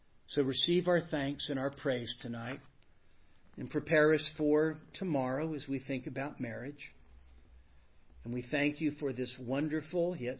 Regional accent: Sacramento, California, United States; I was born and raised in Sacramento. I'm a fifth generation Californian. Back when California used to be a good state. And I learned important values growing up in California, in Northern California.

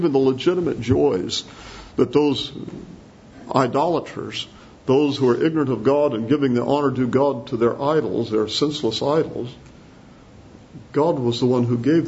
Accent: Longview, Washington, United States; I'm from Longview, so I can say that, right?

